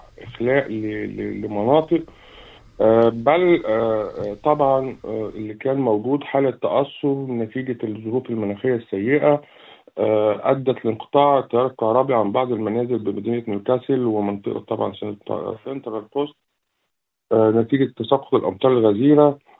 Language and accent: Arabic; Egypt; أما بالنسبة لنا كمصري إحنا عندنا اختراع كده اسمه شوربة العدس